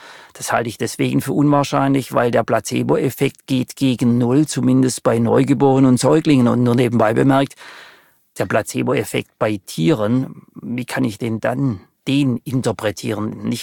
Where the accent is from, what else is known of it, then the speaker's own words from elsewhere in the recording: Baden-Württemberg, Germany; als Schwabe